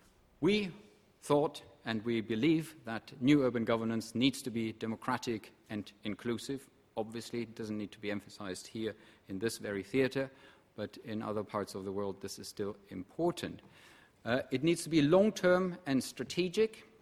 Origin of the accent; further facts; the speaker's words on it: Germany; English is a second language; the polar opposite of my home country, Germany